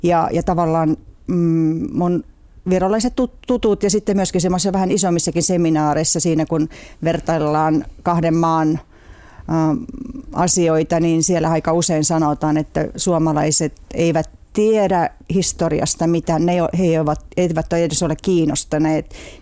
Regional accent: Estonia; now in Finland; kun sitä lapsena eli Virossa sitä samaa aikaa, niin ehkä näkee lapsen silmin ja nuoren silmin kuulee ehkä eri tavalla.

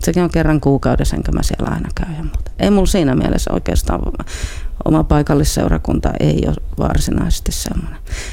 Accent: Helsinki, Uusimaa, Finland; born there; also born or lived in Kirkkonummi / Israel / Savonlinna; Olen syntynyt naisten klinikalla, mutta Kirkkonummella Upinniemessä asuttiin eka vuosi. Sitten muutettiin Santahaminaan ja sitten ollaan asuttu vuosi Israelissa ja sitten asuttiin välillä vähän Savonlinnassa ja sitten Kruununhaassa Helsingissä

